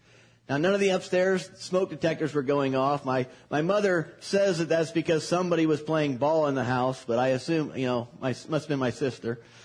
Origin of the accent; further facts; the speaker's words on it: Indiana, United States; also born or lived in Illinois; I admitted that while I will always say that I am from Indiana, that particular statement may not be 100% accurate, that there were certain extenuating factors. And then I said that I was actually born in Illinois